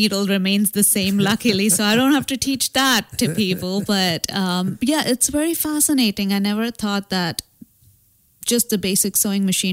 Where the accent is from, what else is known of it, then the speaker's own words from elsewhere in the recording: India; luckily, I come from India